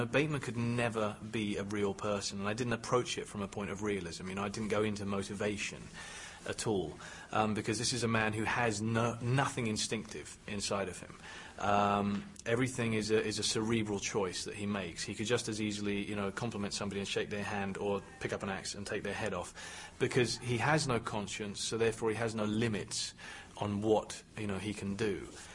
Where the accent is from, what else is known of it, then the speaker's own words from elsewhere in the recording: United Kingdom; me being British, because I would have an understanding of the whole class system